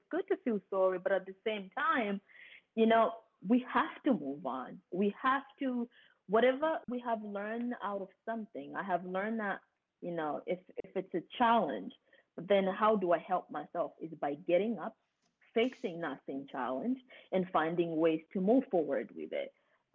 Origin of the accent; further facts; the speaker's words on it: Burundi; moved away; also born or lived in Democratic Republic of the Congo; I was originally born from Democratic Republic of the Congo, but I was raised in Burundi due to war. My family had to escape my original country, which is Congo, and we decided to, and then we went to move to Burundi and live there for many years as refugees.